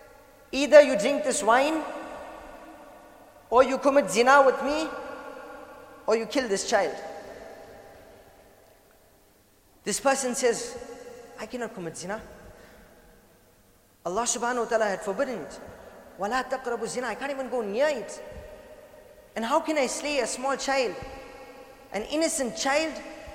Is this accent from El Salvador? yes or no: no; South Africa; No, I'm not an Indian, I'm a South African.